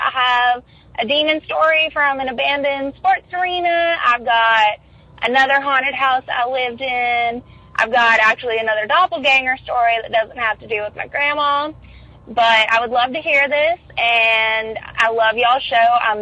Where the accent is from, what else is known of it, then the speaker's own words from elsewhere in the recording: Florida, United States; I'm from Florida.